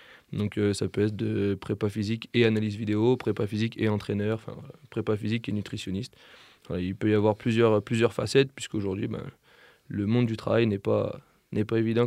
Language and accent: French; Lyon, Auvergne-Rhône-Alpes, France; J'ai eu la chance, moi, de pouvoir faire la fac à Lyon, et étant originaire de Lyon